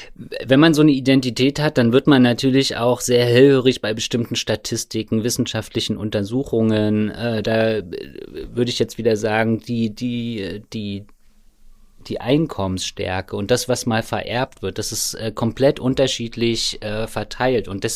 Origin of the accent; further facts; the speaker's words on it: Germany; born there; ich bin in der DDR geboren.